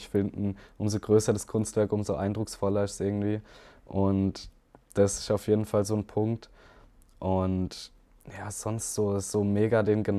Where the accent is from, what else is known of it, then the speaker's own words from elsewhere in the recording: Baden-Württemberg, Germany; ich bin direkt am Fuß vom Schwarzwald quasi aufgewachsen. Hinter meinem Haus geht's berghoch oder hinter dem Haus von meinen Eltern.